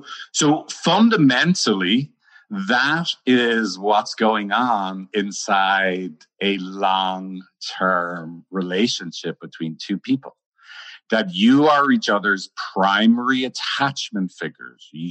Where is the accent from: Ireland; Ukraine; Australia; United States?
Ireland; I'm Irish. I'll try not to curse.